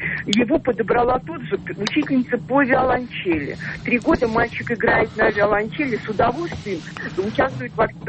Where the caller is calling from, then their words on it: Samara, Samara Oblast, Russia; я звоню из Самары.